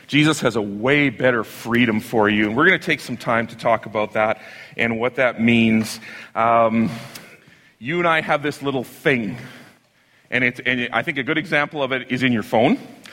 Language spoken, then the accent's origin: English; Saskatchewan, Canada; I was born in Saskatchewan. I was raised in Saskatchewan.